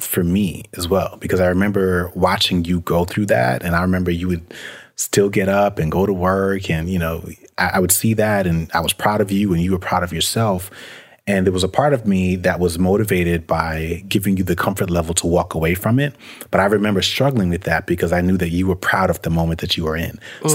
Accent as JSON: {"language": "English", "region": "New York", "country": "United States", "tie": "born or raised there", "said": "When I was playing basketball growing up in New York"}